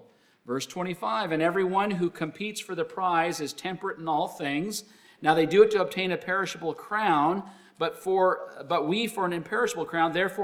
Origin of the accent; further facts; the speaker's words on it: Canada; When I was growing up in Canada, it wasn't about basketball.